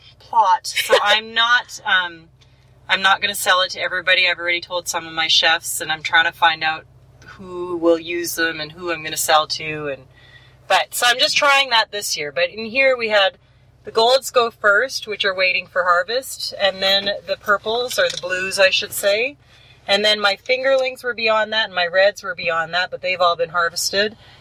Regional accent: Winnipeg, Manitoba, Canada; So, and I grew up in Canada.

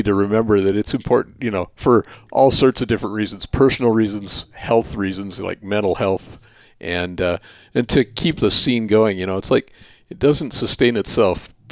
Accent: Montana, United States; I grew up here in Montana in a small town and went to college here.

